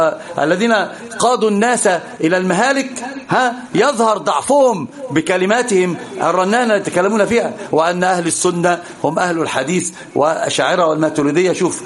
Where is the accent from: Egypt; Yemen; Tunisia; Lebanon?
Egypt; Alexandria, Alexandria Governorate; الفشل يعني بيسموه عندنا في اسكندريه الفشار